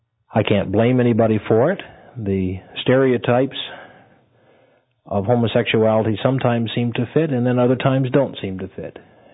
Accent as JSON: {"language": "English", "region": "Maine", "country": "United States", "tie": "born there", "said": "So I would say I was born in Maine."}